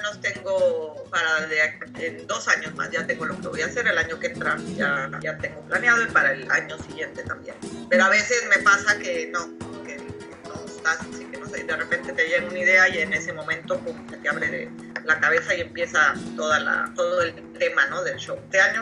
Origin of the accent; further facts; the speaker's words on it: Guadalajara, Jalisco, Mexico; also born or lived in Torreón; now in San Francisco, United States; yo pues soy de México, nací en Torreón, pero bueno, me crecí en Guadalajara y ahí empecé a bailar en las academias de Guadalajara. Y después pues ya me fui al DF a como ya bailar profesionalmente y empecé ahí en un tablado, y luego pues igual ya me fui a España